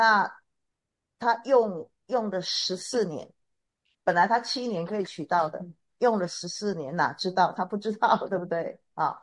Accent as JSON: {"language": "Chinese", "country": "China", "said": "跟我们中国人的时候应该有点相通。"}